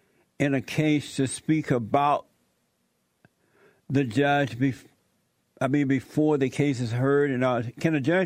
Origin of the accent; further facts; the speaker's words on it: Alabama, United States; I'm from Alabama, as you know. I grew up down on a plantation there.